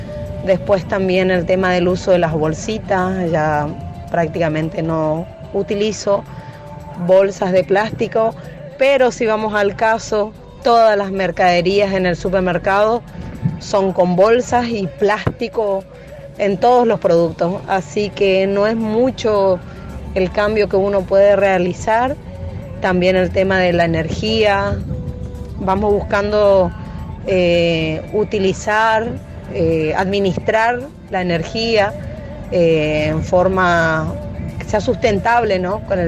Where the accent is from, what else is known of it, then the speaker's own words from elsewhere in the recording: Formosa, Argentina; soy de Formosa y la verdad con el tema del calentamiento global